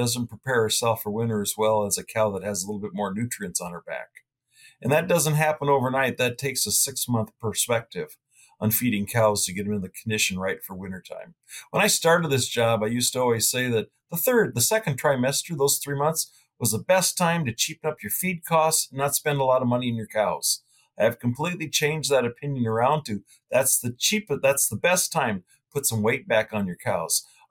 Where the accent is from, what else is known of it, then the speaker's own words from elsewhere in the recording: Iowa, United States; Well, I grew up in Iowa as a son of a cattle feeder, as well as my both grandfathers were cattle feeders. So obviously I was born and raised on a farm in Iowa that fed cattle.